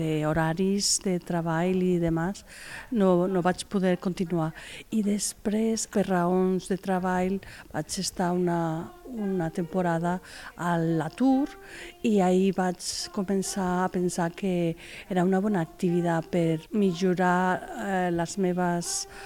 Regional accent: Galicia, Spain; Catalan is a second language; now in Barcelona, Spain; Jo sóc de Galícia i quan vaig arribar a Catalunya, a Barcelona, ja em recordo que em vaig apuntar, apuntar-me a classes de català

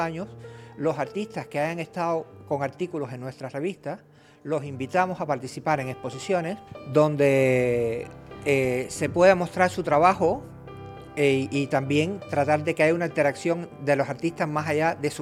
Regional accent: Cuba; muchos de Cuba, porque yo mismo soy cubano y el director de la revista también.

